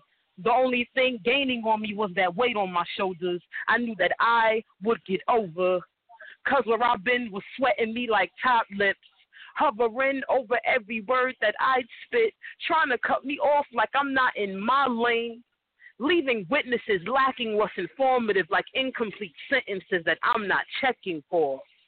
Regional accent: New York City, New York, United States; now in Los Angeles, United States; I'm a poet from New York City. Right now I'm out in L.A. just chilling

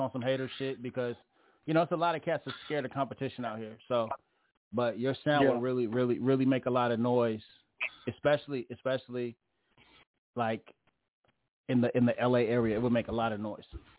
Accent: San Jose, California, United States; But I grew up in San Jose. I grew up in the Bay Area.

